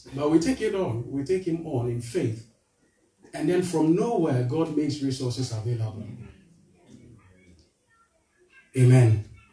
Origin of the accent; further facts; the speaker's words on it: Ghana; Because I was raised in Ghana in poverty, and I know what poverty does.